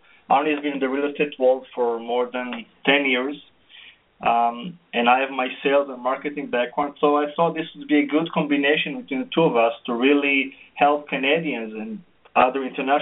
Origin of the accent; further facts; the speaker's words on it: Israel; English is a second language; moved away as an adult; As you mentioned, I came from the tech industry. I grew up in Israel, worked in a few startup companies and technology companies.